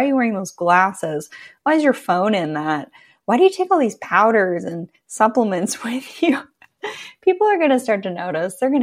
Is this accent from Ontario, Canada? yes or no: no; British Columbia, Canada; I'm from Vancouver Island, the Pacific Northwest.